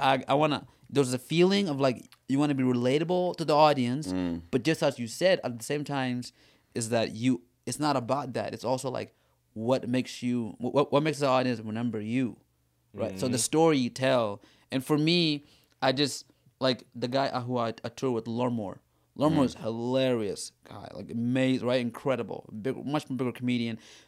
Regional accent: Sudan; like, hey, I'm from Sudan, and this is that and that, right?

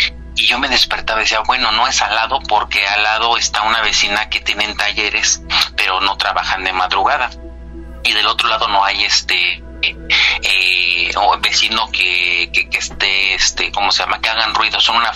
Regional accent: Mexico City, Mexico; Yo soy originario de México DF, ¿por dónde queda esto? Por la zona del Metro Canal del Norte, más o menos, que es Congreso de la Unión, más o menos por esa zona. Yo vivía por ahí antes.

